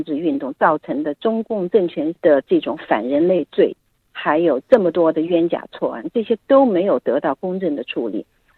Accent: China

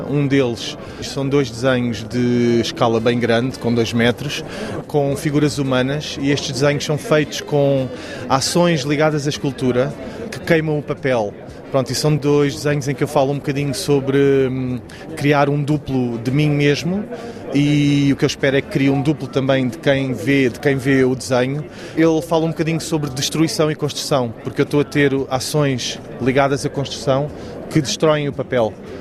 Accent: Angola; accent: Portuguese; esta questão de ser angolano e português, que também sou, tenho herança dos dois lados, tenho um sotaque português, não tenho um sotaque angolano, mas sinto-me angolano, e sou.

